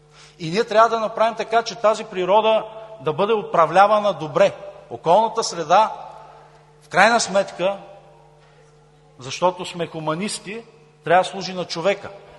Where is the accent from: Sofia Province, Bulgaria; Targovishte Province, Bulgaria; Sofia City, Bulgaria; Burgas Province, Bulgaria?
Burgas Province, Bulgaria; Burgas; дори аз го помня, поне съм от Бургас